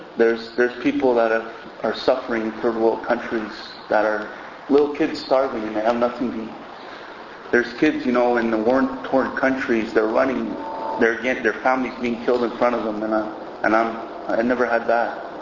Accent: Verdun, Quebec, Canada; You know, I come from Verdun where half the people are in AA and the other half should be.

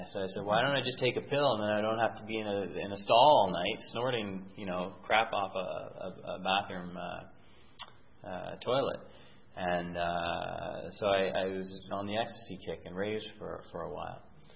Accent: Prince Edward Island, Canada; moved away; I grew up in Prince Edward Island, and then eventually I moved out west

